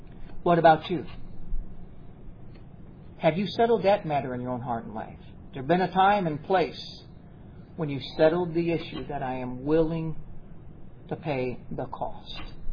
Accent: United States; Let's face it, growing up in America, it's pretty easy to be a Christian.

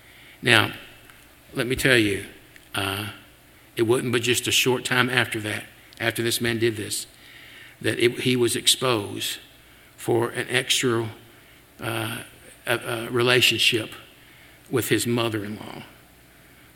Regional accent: Memphis, Tennessee, United States; you know, I tell people I grew up in Memphis and I can smell the manure wagon 3 blocks away.

